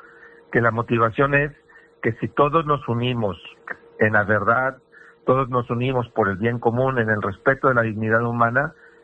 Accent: Mexico; Somos mexicanos matando a mexicanos.

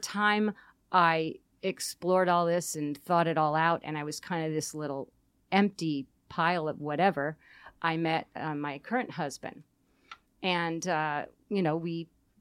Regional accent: Hamilton, New York, United States; Hamilton, New York.

